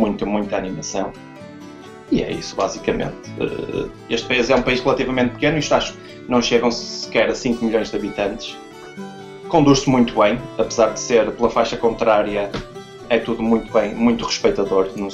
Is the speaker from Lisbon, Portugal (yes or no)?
no; Chorente, Braga, Portugal; now in Ireland; a aldeia de onde eu venho, que é Chorento, do concelho de Barcelos, onde vamos na estrada e só vemos vacas e ovelhas no pasto.